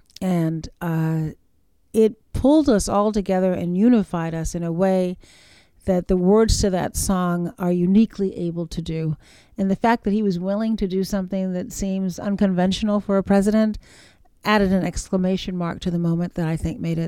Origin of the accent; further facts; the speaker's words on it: Charleston, South Carolina, United States; day by day on the streets of my hometown, Charleston.